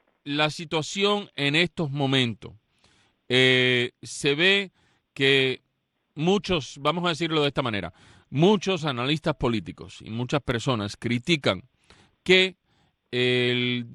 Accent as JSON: {"language": "Spanish", "country": "United States", "tie": "born there", "said": "Yo nací en los Estados Unidos de padre cubano"}